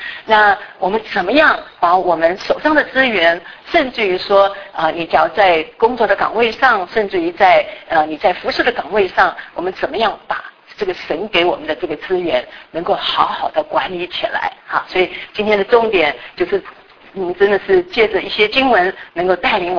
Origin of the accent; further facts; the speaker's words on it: Taiwan; now in United States; 我是安徽人，我在台湾长大，然后我到美国来读书，现在是美国的公民，可是我是美籍的华人啊